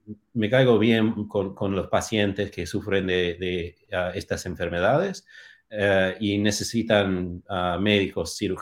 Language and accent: Spanish; Massachusetts, United States; Spanish is a second language; now in Kansas, United States; Soy originalmente de Massachusetts, de una familia argentina. Crecí en New England, en Nueva Inglaterra, y he estado en Kansas por los últimos 7 años.